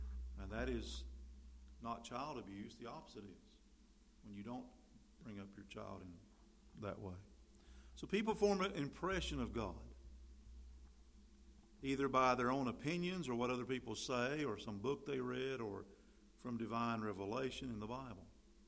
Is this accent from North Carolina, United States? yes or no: yes; North Carolina, United States; born there; It happened for me that I was born in North Carolina into a family that cared about me, and I had relatives and a family all around.